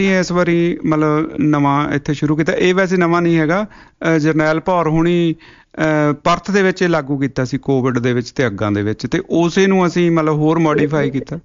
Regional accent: Bhaini Paswal, Punjab, India; now in Australia; ਇੱਦਾਂ ਲੱਗਾ ਜਿਵੇਂ 88 'ਚ ਪੰਜਾਬ 'ਚ ਹੜ੍ਹ ਹੋਇਆ, ਵੀ ਸਾਡੇ ਪਿੰਡ ਬਿਆਸ ਦਰਿਆ ਦੇ ਕੋਲ ਹੈ ਭੈਣੀ ਪਸਵਾਲ

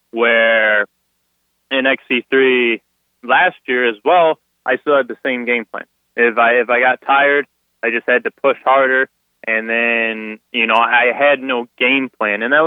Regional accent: Sterling, Illinois, United States; Yep, I'm from Sterling, Illinois.

